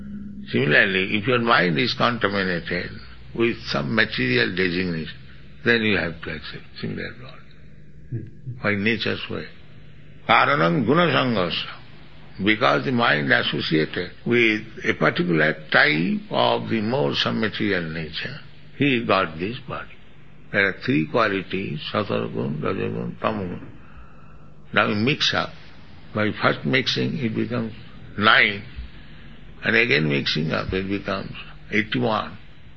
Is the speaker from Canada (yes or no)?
no; India; Now just like you are Canadian, I am Indian.